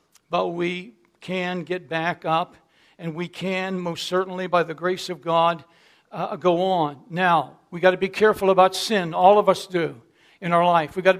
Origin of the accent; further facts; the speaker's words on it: Pittsburgh, Pennsylvania, United States; I grew up in South Pittsburgh, and I remember the first fight, and I was probably six years old.